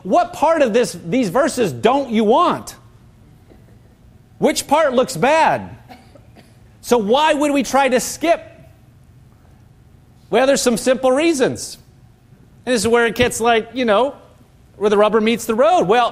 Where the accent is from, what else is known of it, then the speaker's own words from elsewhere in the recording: Nebraska, United States; now in Boston, United States; And I've lived here in Massachusetts. I would have never thought that. I grew up in Nebraska.